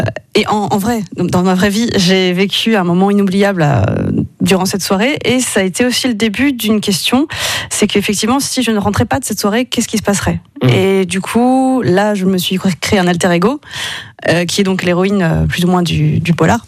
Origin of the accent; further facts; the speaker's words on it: Metz, Grand Est, France; also born or lived in Paris / Nancy / Verdun / Montpellier; Je suis née à Paris, j'ai vécu mon enfance à Metz.